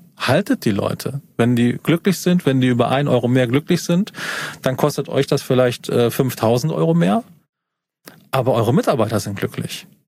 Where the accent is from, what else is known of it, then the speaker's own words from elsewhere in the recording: Eifel, Germany; now in North Rhine-Westphalia, Germany; Ich bin aus der Eifel, ne?